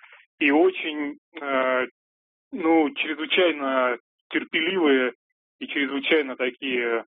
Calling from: Moscow, Russia; Я из Москвы.

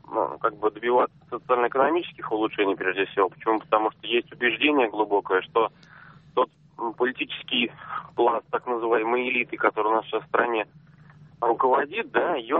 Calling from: Volgograd, Volgograd Oblast, Russia; Это город Волгоград.

